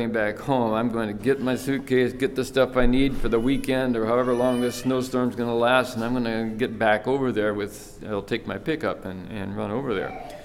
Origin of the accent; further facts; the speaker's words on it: Minnesota, United States; I mean, I am from Minnesota. Snow is no big deal to me.